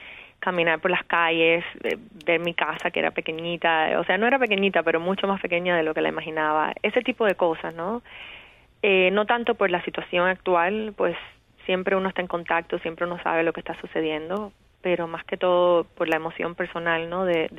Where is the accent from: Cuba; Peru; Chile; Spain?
Cuba; now in United States; yo soy cubana, tengo que escribir en español. Pero la verdad es que siempre he escrito en inglés también, porque fui a la escuela aquí en Americana.